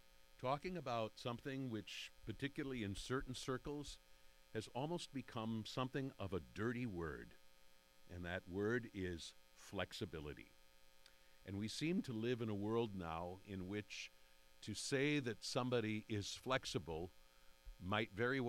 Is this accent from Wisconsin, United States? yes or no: yes; Wisconsin, United States; And of course, I am American, speaking to you from Wisconsin.